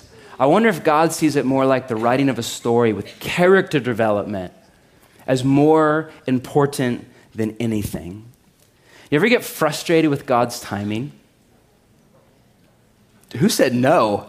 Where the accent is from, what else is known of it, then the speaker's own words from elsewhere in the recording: Portland, Oregon, United States; Clearly, I'm from Portland.